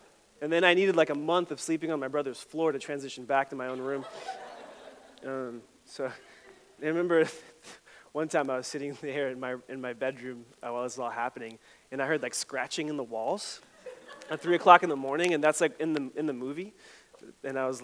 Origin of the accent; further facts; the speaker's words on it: Puerto Rico; I'm Puerto Rican. I was born in Puerto Rico, which means that we're all Catholic, pretty much, about 99.9% of us. So I grew up going to Mass every Sunday.